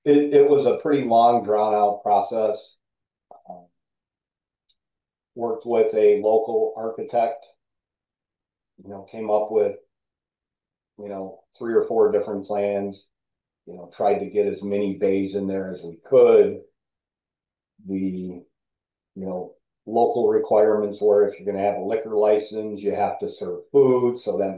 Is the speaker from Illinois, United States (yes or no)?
yes; Palos Heights, Illinois, United States; I grew up in Palos Heights. I live in the Orland area now